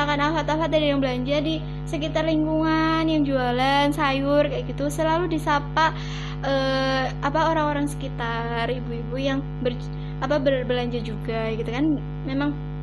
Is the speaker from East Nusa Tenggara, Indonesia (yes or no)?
no; Cilacap, Central Java, Indonesia; Saya asli dari Cilacap